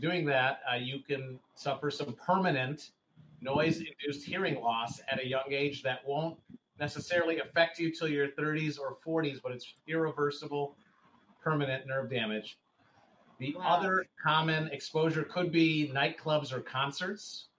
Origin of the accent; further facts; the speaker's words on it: Michigan, United States; So born and raised in Michigan, I went to University of Michigan for undergraduate studies as well as medical school.